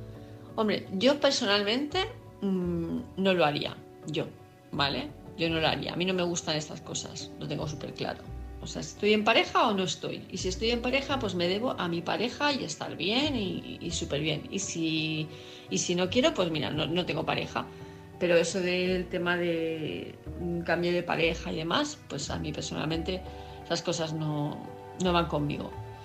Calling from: Palma de Mallorca, Balearic Islands, Spain; de Palma de Mallorca

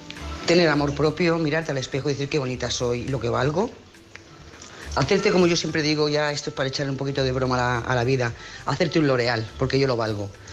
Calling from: Lloret de Mar, Catalonia, Spain; de Lloret de Mar

